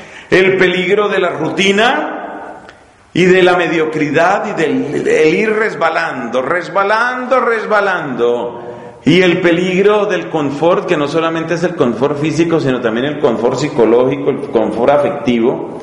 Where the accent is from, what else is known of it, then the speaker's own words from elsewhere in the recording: Dominican Republic; en mi país la frase es esa. No, ya, yo creo que cada uno ya es maduro, cada uno ya sabe cómo es la vida dominicana